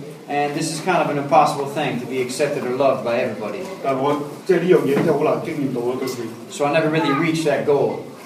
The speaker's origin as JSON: {"language": "English", "country": "United States", "said": "And I come from the United States."}